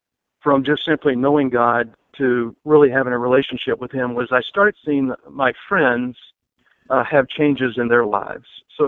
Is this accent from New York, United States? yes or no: no; Roanoke, Virginia, United States; I grew up in Virginia, in a town of about 100,000 people or so, Roanoke, Virginia, not very far from Blacksburg.